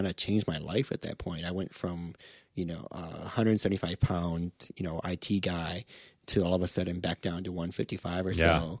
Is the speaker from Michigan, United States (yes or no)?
yes; Michigan, United States; But back in 2001, I mean, growing up in Michigan, like I drove everywhere.